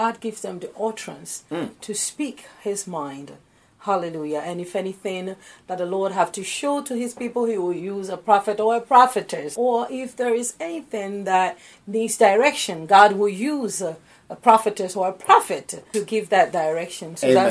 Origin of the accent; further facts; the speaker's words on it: Ghana; now in New Jersey, United States; No, I was born in West Africa, Ghana, but I live right here in New Jersey.